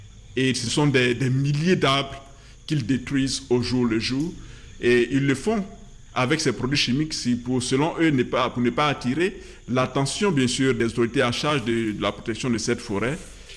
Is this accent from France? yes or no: no; Taï, Montagnes, Côte d’Ivoire; jeune riverain du parc national de Taï et de la forêt classée du Cavali. Je suis originaire donc de Taï, plus précisément du village d'Aobli, village proche de la forêt classée du Cavali.